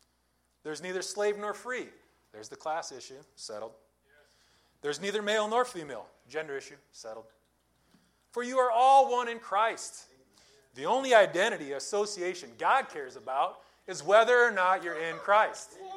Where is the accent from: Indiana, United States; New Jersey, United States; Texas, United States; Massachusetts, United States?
Indiana, United States; it actually established a commune in Indiana, my home state, called New Harmony.